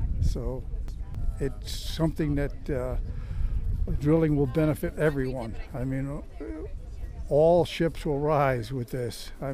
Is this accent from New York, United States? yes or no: yes; Colesville, New York, United States; I'm from Colesville, New York.